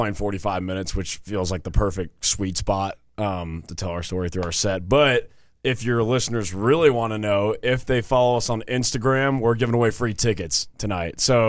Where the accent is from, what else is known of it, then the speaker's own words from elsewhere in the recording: the Carolinas, United States; now in Tennessee, United States; We've been in business and based out of Tennessee. Ryan's from Nashville. I'm originally from the Carolinas.